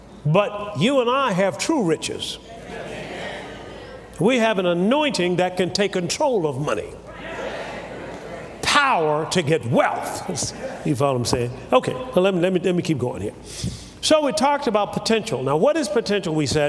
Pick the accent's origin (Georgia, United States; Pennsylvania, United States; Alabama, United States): Alabama, United States; Tuskegee; And I was brought up in Tuskegee, Alabama, and they had the old air base